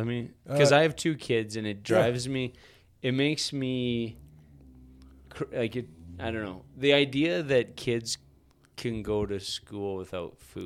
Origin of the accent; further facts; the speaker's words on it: Red Deer, Alberta, Canada; When I was a kid, I grew up in Red Deer and we had a local news station